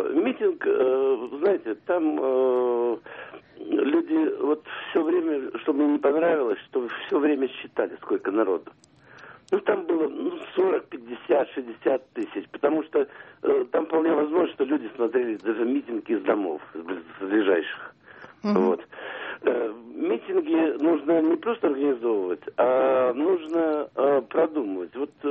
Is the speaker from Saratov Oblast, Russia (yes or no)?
no; Moscow, Russia; я из Москвы.